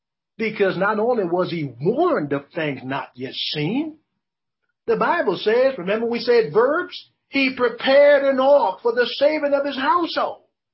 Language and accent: English; New Orleans, Louisiana, United States; now in Houston, United States; Now, I'm from New Orleans, Louisiana. I've seen a lot of floods. Not too long ago, here in Houston, Texas, we saw a big flood.